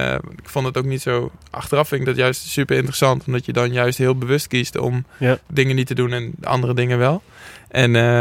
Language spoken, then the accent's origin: Dutch; Schalkwijk, Utrecht, Netherlands; Ik kom dus uit Schalkwijk.